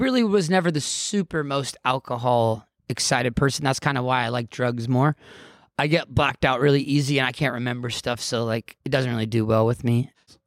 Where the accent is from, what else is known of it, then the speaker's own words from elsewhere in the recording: Santa Cruz, California, United States; I'm from Santa Cruz. It's a heroin hotspot.